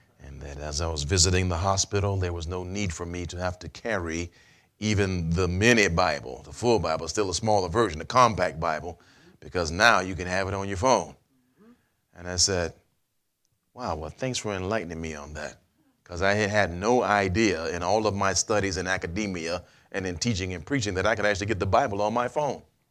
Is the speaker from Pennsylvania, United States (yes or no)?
no; Columbia, South Carolina, United States; now in Stallings, United States; My hometown is Columbia, South Carolina, but my home, hallelujah.